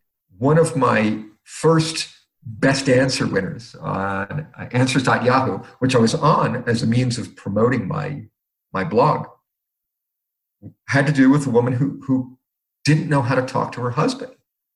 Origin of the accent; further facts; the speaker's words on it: United States; now in Ecuador; They did this for me because I'm a human being who lives in Ecuador. As an American, this is kind of a miracle.